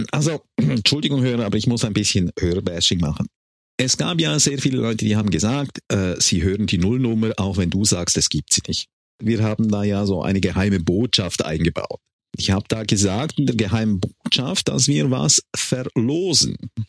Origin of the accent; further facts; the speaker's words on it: Switzerland; Als Schweizer geben wir natürlich die Namen nicht bekannt